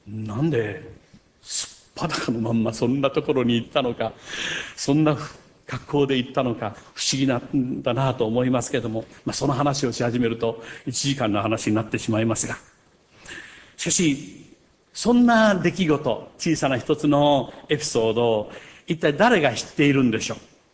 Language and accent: Japanese; Kochi, Japan; 私の同郷の高知出身で、